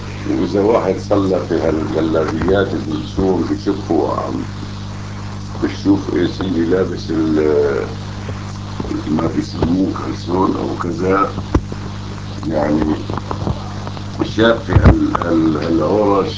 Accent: Aleppo, Aleppo Governorate, Syria; في ناس كثير عندنا في حلب هيك صاير.

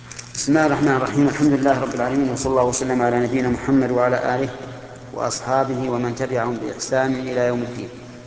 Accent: Bahrain; يلا منا عندنا في البحرين،

